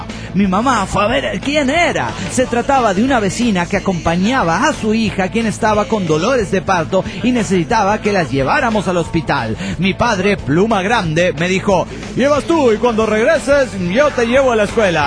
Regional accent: León, Guanajuato, Mexico; Soy el vaquero de León, Guanajuato, México.

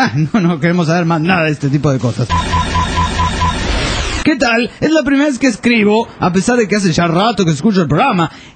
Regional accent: Argentina; Hola, soy de Argentina

